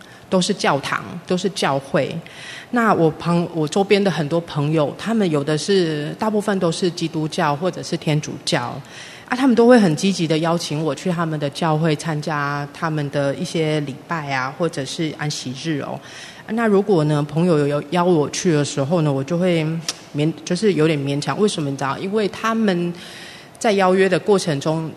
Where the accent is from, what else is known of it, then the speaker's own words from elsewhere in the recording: Taichung, Taiwan; 那时候我小时候是住在台中，那台中那时候是为了想要学英文。